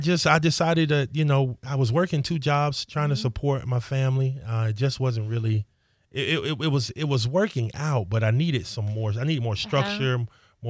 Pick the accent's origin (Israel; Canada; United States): United States; Pensacola, Florida; So I'm originally from Pensacola. Graduated from Woodham High School back in 1998 when it was still thriving.